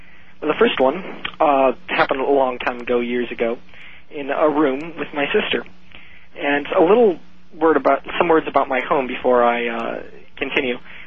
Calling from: Minneapolis, Minnesota, United States; Hello, Art. … from Minneapolis.

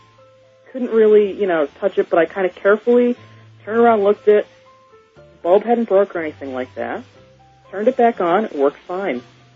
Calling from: Kenmore, New York, United States; I'm from Buffalo, New York. Well, actually, Kenmore is a suburb.

